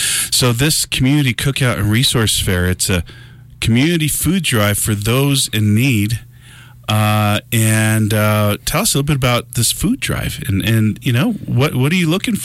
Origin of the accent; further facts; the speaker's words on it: Upper San Pedro, New Mexico, United States; Yours truly, I was raised in Upper San Pedro, yo. So, you know, I love Española.